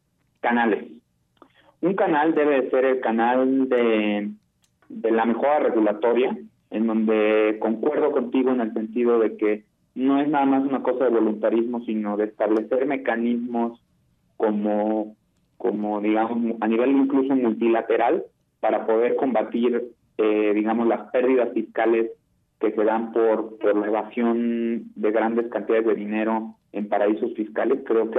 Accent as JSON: {"language": "Spanish", "country": "Mexico", "said": "está en el interés de todos como mexicanos, ¿no?"}